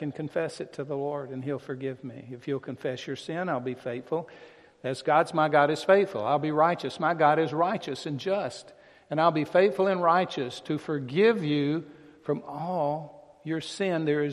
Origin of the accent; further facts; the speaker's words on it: the South, United States; I can't make up for all those years when I grew up in the South in the way that we treated black people.